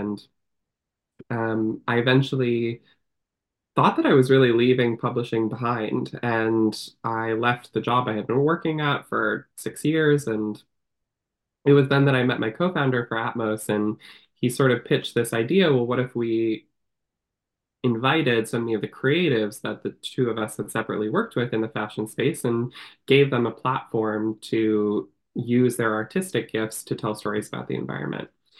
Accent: Michigan, United States; I grew up in Michigan, and I spent a lot of time in the outdoors.

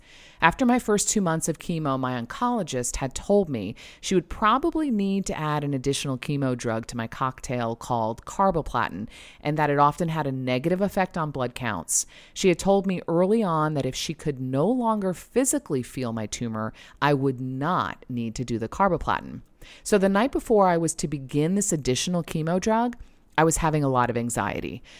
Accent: New Jersey, United States; My husband, son, and mom all relocated to my hometown in New Jersey for 6 months.

